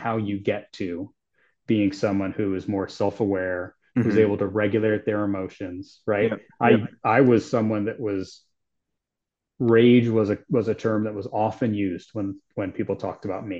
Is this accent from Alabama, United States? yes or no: no; New Jersey, United States; I'm so glad that I'm from New Jersey and I'm hardcore Washingtonian, right?